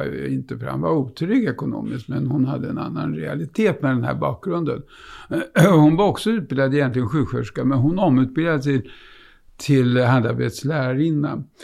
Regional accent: Hidingö, Örebro County, Sweden; Mellan Örebro och Karlskoga.

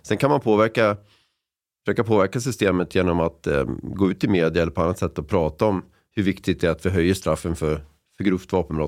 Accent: Värmland, Sweden; accent: Värmland dialect; så tappade jag lite då min värmländska. Jag fick försöka fånga upp den igen.

